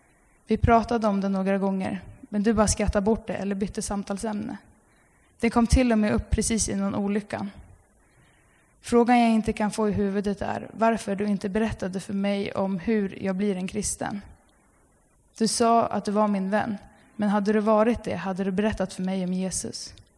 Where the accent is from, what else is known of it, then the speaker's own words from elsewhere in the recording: Alunda, Uppsala County, Sweden; där du är hemma i Alunda, där jag kommer ifrån.